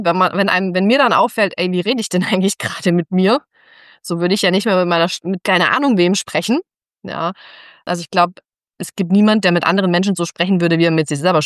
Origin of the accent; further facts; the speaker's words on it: Texas, United States; Ich bin ja in Texas aufgewachsen.